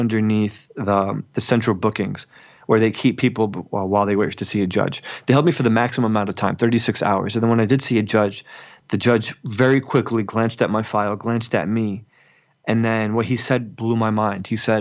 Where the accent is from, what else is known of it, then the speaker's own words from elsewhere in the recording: United States; Like, I'm as American as they get, man.